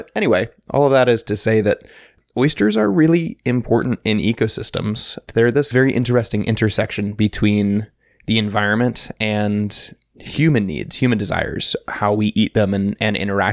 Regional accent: Texas, United States; I love getting back to Texas. As my home state, it's always good to spend time there and to be in a different ecosystem.

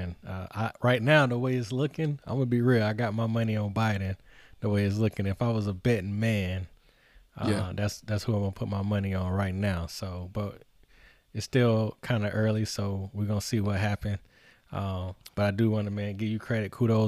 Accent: Greenville, South Carolina, United States; Born and raised in South Carolina as well, from Greenville, aka all the corny names we have for Greenville, G Vegas, whatever you want to call it. but that's where I'm from.

